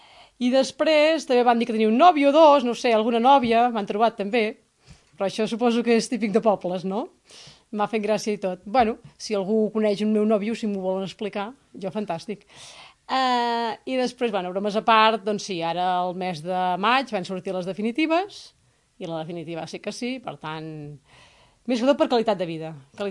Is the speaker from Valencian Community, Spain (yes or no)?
no; Catalonia, Spain; perquè jo vinc del Ripollès, enyoro també les muntanyes, m'encanten les muntanyes i el meu poble del Ripollès.